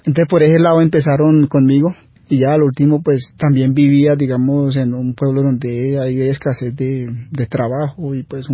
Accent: Vaupés, Colombia; yo pertenezco a una familia indígena. Soy del departamento del Vaupés, ahí cerca a la jurisdicción de Mitú, que es la capital.

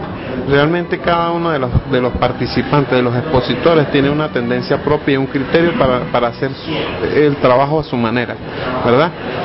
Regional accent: Venezuela; En mi país yo tocaba el fagot. Y desde los 8 años estaba en el sistema de orquestas en Venezuela

